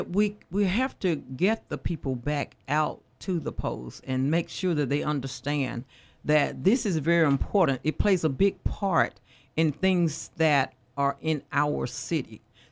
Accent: Montgomery, Alabama, United States; Yes. I am from Montgomery. I was born here in Montgomery. I attended public schools.

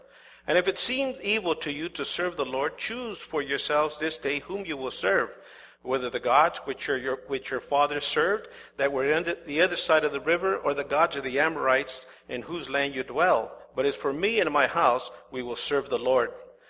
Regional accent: Calexico, California, United States; We've been there for 35 years. I've been ministering there for 35 years, but I was born and raised in Calexico, so been there a little over 40 years.

